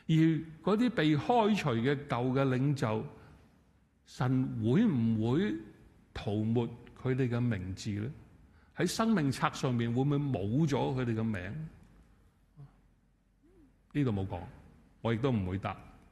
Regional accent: China; 可能因为我们中国人，我们经常都说我们要息事宁人

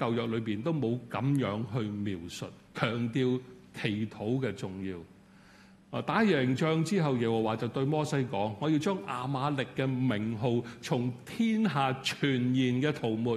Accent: Hong Kong; 我相信我們香港人對這句說話不會陌生

